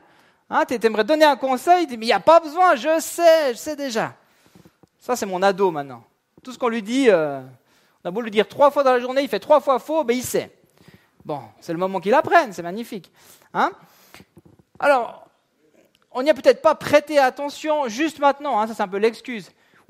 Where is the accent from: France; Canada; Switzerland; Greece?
Switzerland; Mais je suis suisse, purée.